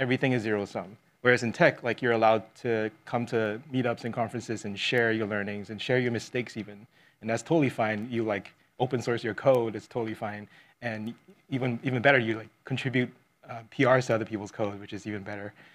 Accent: Singapore; moved away as an adult; now in United States; I'm from Singapore.

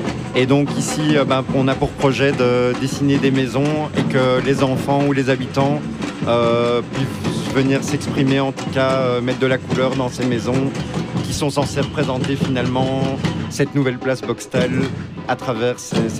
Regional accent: Brussels, Brussels-Capital Region, Belgium; Alors, je suis un Bruxellois, je ne suis pas spécialement de Lakennes, mais l'endroit est bon

